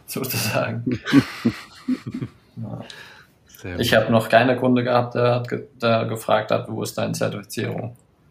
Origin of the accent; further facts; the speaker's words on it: Northern Ireland, United Kingdom; ich bin auf dem Camp Hill aufgewachsen in Nordirland und da hatten wir einen großen, relativ großen Bauernhof, Kühe, Schweine, Hühner, Garten, das war alles biodynamisch.